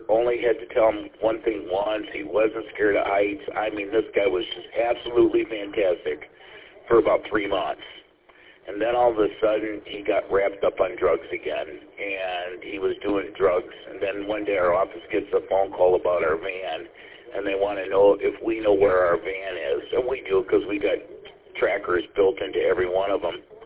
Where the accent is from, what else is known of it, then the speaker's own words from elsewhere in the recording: Paw Paw, United States; I grew up in Pawpaw. I was on their fire department.